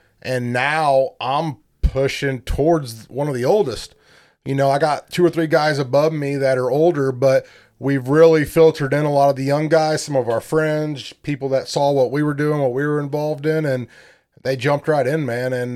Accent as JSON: {"language": "English", "country": "United States", "tie": "born or raised there", "said": "Born and raised on the Mississippi River, so I've been known to catfish."}